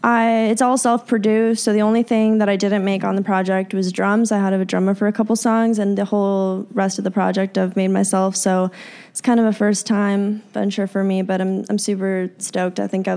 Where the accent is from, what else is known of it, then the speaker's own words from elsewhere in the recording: Chicago, Illinois, United States; I grew up in Chicago, and I was always singing and writing songs